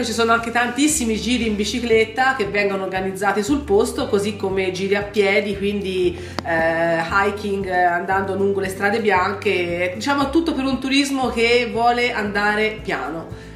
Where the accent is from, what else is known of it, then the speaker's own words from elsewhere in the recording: Siena, Tuscany, Italy; accent: Sienese; now in Montepulciano, Italy; Questo accento è senese, io sono nata a Siena e vissuta sempre lì, e questa è una cosa, insomma, che noi senesi ci portiamo sempre dietro.